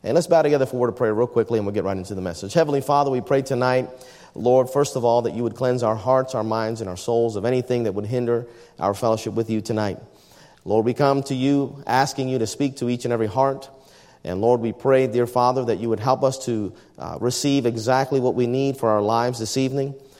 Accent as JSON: {"language": "English", "town": "Baltimore", "region": "Maryland", "country": "United States", "tie": "born or raised there", "lives_now": "Cleveland, United States", "said": "Maryland, which is where my wife and I grew up. And as I introduce myself to people in Cleveland, I say, I grew up in Baltimore."}